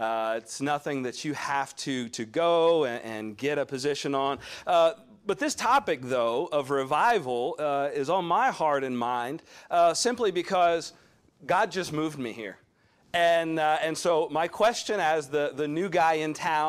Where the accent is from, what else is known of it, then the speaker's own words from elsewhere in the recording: Deep South, United States; I'm from the Deep South and the Bible Belt.